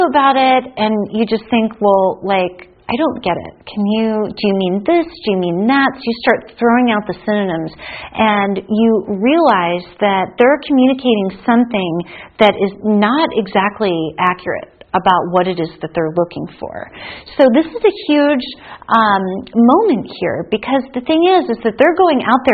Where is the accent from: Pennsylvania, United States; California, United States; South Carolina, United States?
Pennsylvania, United States; Harrisburg; my hometown where I grew up in Harrisburg, Pennsylvania.